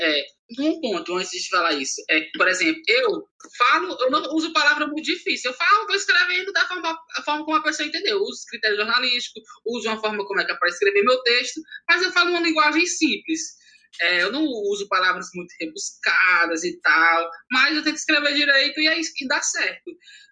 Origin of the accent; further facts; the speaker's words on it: Fortaleza, Ceará, Brazil; eu cresci minha vida, eu sou da periferia de Fortaleza, né? Mais precisamente, eu vivi sempre entre cidade e outra, no limite de cidades.